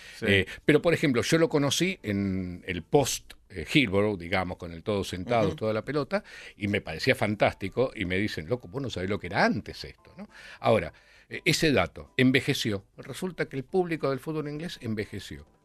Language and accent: Spanish; Argentina; así somos los argentinos pensamos así, si no sufrís como yo, no sos argentino